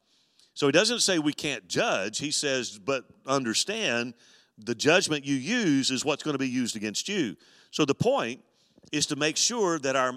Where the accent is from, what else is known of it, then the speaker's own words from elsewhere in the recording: Deep South, United States; You know, I'm being from the Deep South, I always, you know, and I've said it a number of times here